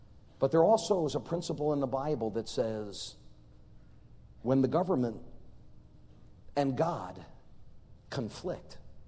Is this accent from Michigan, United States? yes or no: no; Connecticut, United States; See, I grew up in Connecticut, a New England guy. And you know, that's like halfway between New York and Boston, 100 miles to each place.